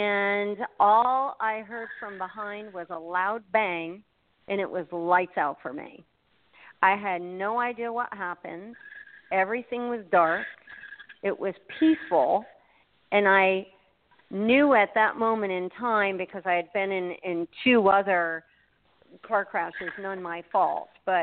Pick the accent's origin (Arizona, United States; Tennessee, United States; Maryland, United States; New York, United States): New York, United States; now in Florida, United States; No, I'm originally from New York.